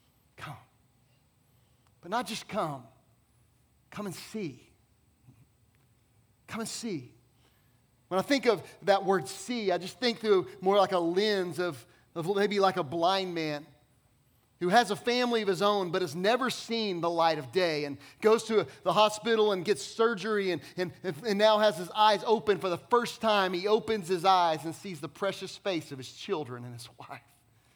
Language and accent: English; Dallas, Texas, United States; I grew up in Dallas-Fort Worth, 1.5 hours away in Waco, Texas, is Baylor University.